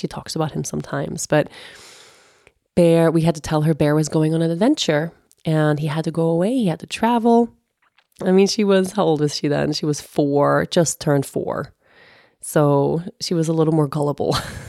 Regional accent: Sweden; English is a second language; I mean, I lived literally 15 years I was away from Sweden. I was in Costa Rica, I was in the States, I was in Aruba

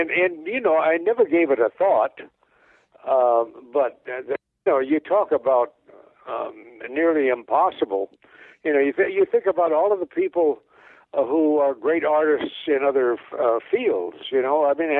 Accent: Moline, Illinois, United States; I'm from Moline, Illinois.

